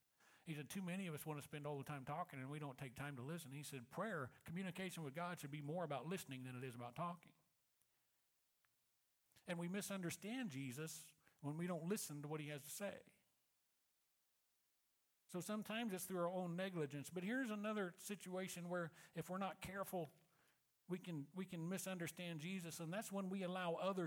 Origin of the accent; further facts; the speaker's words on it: Missouri, United States; I'm from Missouri. I mean, they don't call it the show me state for nothing.